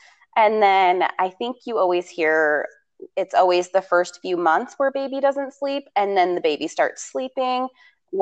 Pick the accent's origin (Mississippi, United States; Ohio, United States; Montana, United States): Montana, United States; I am from Montana, born and raised